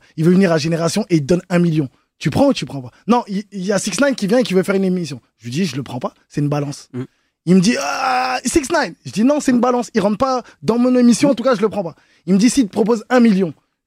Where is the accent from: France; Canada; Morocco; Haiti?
Haiti; C'est vrai que, moi, je suis haïtien, on s'est jamais posé la question.